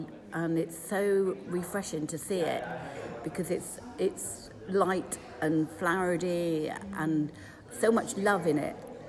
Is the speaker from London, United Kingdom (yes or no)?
no; Pool, South West England, United Kingdom; I was born in Poole, which is in between Camborne and Redruth. And there I was born at Pumpfield Row, which is right in the middle of Poole.